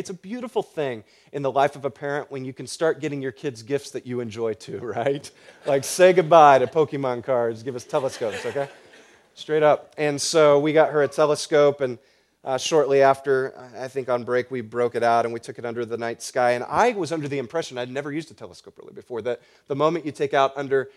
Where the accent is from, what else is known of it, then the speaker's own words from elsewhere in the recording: Midwest, United States; also born or lived in Oahu, Hawaii; I moved away from Hawaii after I turned 6, and it was only when I went back to Hawaii at age 18 for my high school graduation that my brother and I tried to surf for the first time, which is a total disaster for two Midwest boys